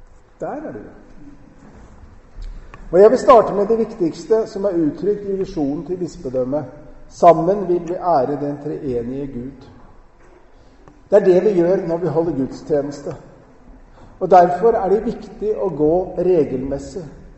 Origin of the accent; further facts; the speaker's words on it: Eastern Norway, Norway; Jeg må jo innrømme at som østlending så visste jeg ikke så mye om Salhus før jeg kom.